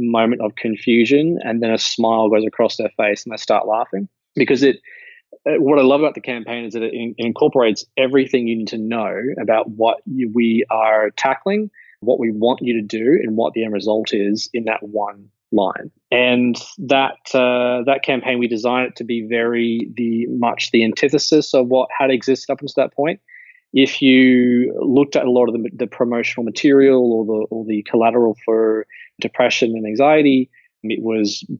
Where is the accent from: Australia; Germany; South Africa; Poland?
Australia; Brisbane, Queensland; I'm from Brisbane, Australia